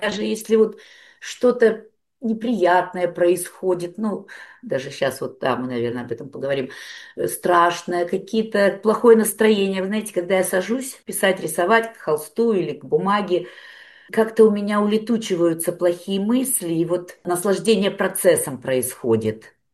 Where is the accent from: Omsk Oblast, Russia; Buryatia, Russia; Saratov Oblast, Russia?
Omsk Oblast, Russia; Omsk; now in Australia; Да, я из Омска, из Сибири.